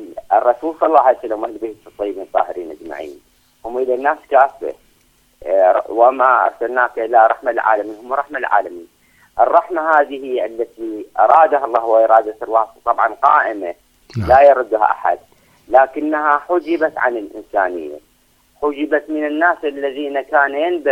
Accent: Iraq; المصائب التي تجري عندنا في العراق

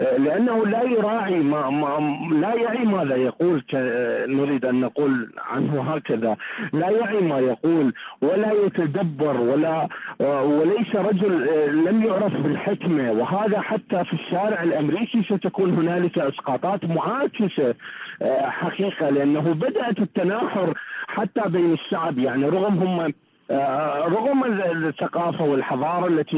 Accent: Iraq; من العراق.

